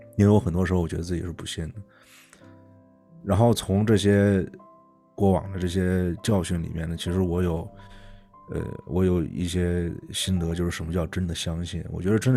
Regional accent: China; moved away; 就跟我小时候在国内跟我爸去烧香拜佛似的

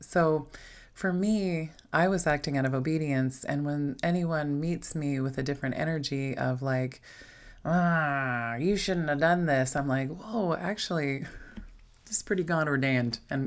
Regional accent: Ohio, United States; also born or lived in Louisiana; I was randomly born in Louisiana, but I wasn't raised there. I was raised in Ohio, but I wasn't born there.

